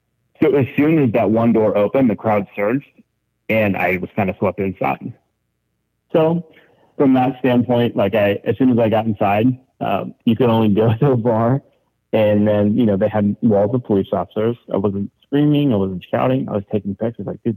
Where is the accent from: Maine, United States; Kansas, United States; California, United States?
California, United States; Los Angeles; like, I'm from Los Angeles. I was never a very political person.